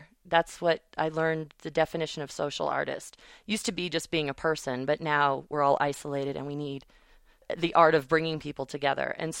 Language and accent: English; Pewaukee, Wisconsin, United States; Well, I grew up in El Rancho in Pewaukee, and my mother said I sang my whole life, and there weren't any choirs or arts programs in Pewaukee at the time.